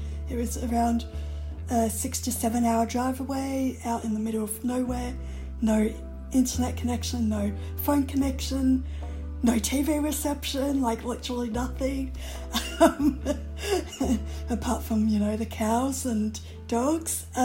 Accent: Melbourne, Victoria, Australia; I grew up in Melbourne, in eastern suburbs, so yeah, in a pretty boring small sort of suburb, which was mostly filled with families and elderly people.

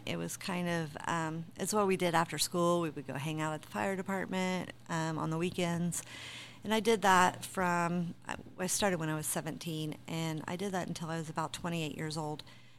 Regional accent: Pendleton, United States; I grew up in Pendleton, and I knew a lot of people that we went out on calls for

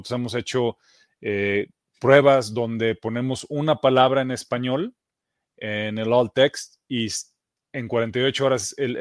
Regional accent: Mexico; Yo soy de México, importante decirlo.

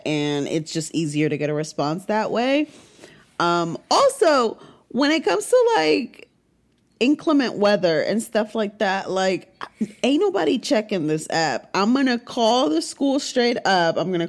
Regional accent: Puerto Rico; but I grew up in Puerto Rico, so things are different.

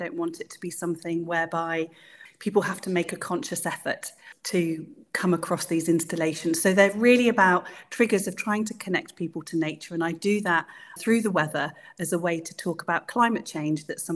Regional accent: South West England, United Kingdom; also born or lived in London; I think growing up in Dorset, I think I tend to be very close to the weather and very affected by weather.

